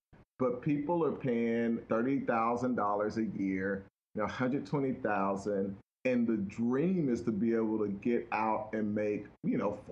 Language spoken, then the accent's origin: English; Chattanooga, Tennessee, United States; I grew up in Chattanooga, Tennessee.